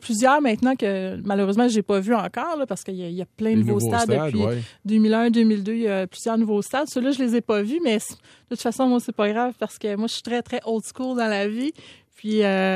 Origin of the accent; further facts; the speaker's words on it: Quebec, Canada; now in Montreal, Canada; Je viens de l'Estrie, mais en 99, okay. Je suis arrivée à Montréal pour le travail